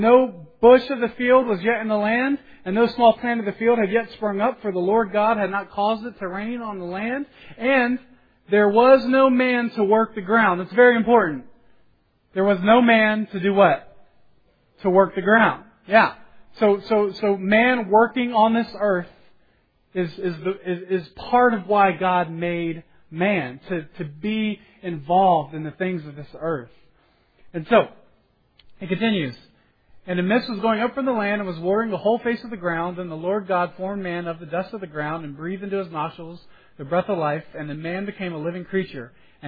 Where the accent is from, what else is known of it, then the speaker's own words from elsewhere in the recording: Phoenix, Arizona, United States; I'm from Phoenix, and it's amazing we have running water.